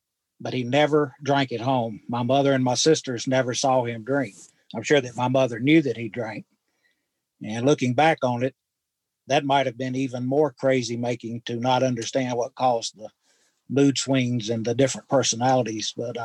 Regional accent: Durham, North Carolina, United States; born there; I was born in Duke Hospital in Durham, North Carolina. Second child of four.

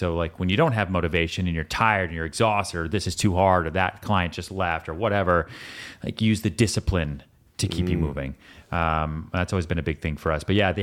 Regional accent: Massachusetts, United States; now in New York City, United States; I didn't want to go to Los Angeles because I grew up outside Boston and LA was just way too far.

